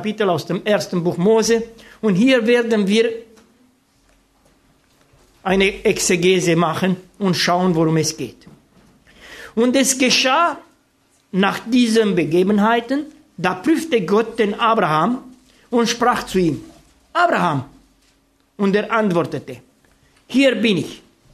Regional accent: Romania; ich komme aus Rumänien, wie viele von euch

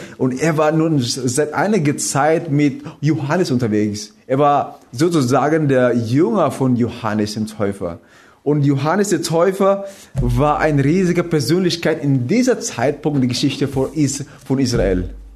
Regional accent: Philippines; German is a second language; ich komme ursprünglich aus den Philippinen. Na, man sieht das in meiner Komplexion, ich habe einen ganz perfekten braunen Ton. Nein, es ist, meine Aussprache ist auch anders.

